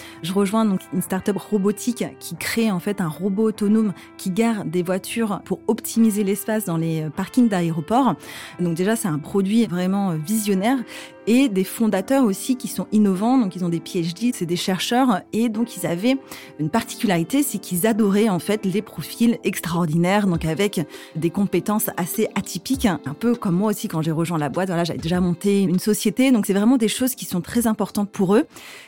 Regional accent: South-West France, France; Je viens du sud-ouest de la France, d'un petit village de 3000 habitants.

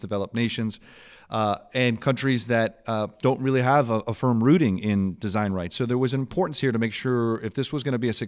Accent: United States; I am an American attorney

